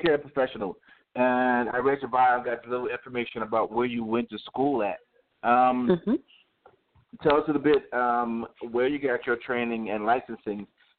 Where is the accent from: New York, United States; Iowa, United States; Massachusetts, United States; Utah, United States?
New York, United States; Spring Valley; I grew up with her in Spring Valley with the Ramfo High School, lived on Flint Avenue